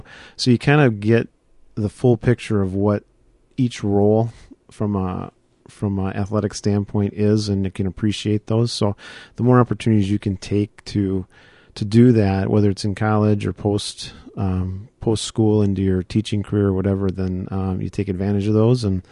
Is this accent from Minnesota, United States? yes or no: yes; Faribault, Minnesota, United States; me growing up in Faribault, it was a chance to come back close to home and be around my parents again